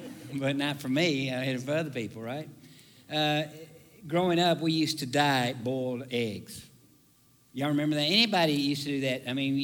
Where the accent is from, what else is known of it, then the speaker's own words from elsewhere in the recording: the South, United States; I grew up in the South, and everybody in the South goes to church.